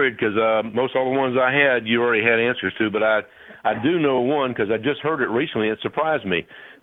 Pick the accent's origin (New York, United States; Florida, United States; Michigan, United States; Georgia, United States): Georgia, United States; now in Biloxi, United States; My wife's from this part of the country. I'm from Georgia